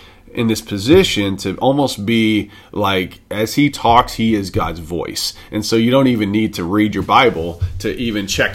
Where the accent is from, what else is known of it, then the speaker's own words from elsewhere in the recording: the South, United States; But like where I grew up in the South, they're about just like kind of go along with things.